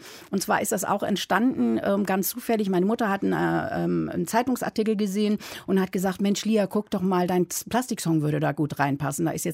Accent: England, United Kingdom; moved away; ich bin ja in England aufgewachsen und daher war aber die Sprache Englisch für mich ganz präsent.

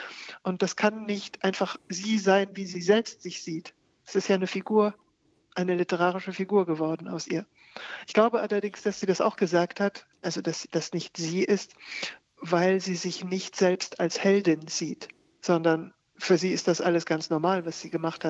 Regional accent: Germany; now in France; Ich habe als junges Mädchen in Deutschland auf Deutsch geschrieben. Es war ja meine Muttersprache und ist meine Muttersprache und war damals meine einzige Sprache, in der ich hätte schreiben können.

